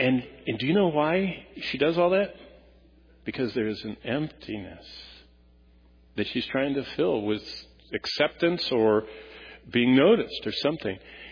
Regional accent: Lansing, Michigan, United States; I mean, I was raised in Lansing, and my parents, who, my mom didn't work, my dad worked at General Motors hourly.

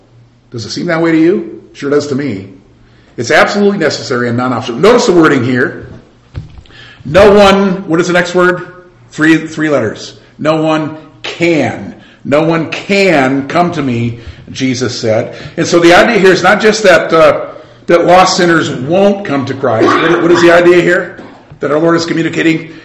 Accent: Michigan, United States; It happened all the time in the church I grew up in Michigan.

